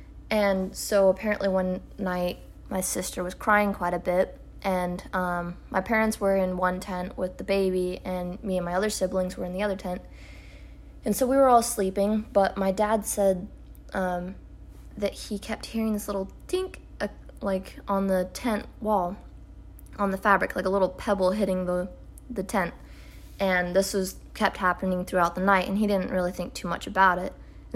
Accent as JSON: {"language": "English", "region": "Oregon", "country": "United States", "said": "I mean, we're from Oregon. I grew up watching the Bigfoot hunting TV show, and I absolutely loved it. We used to live on some forested acreage"}